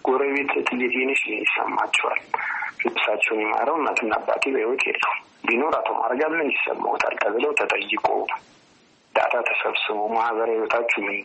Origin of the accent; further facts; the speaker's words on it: Addis Ababa, Ethiopia; የስራ ቦታችንም ተወልደን ያደግነው እዛ አካባቢ ነው።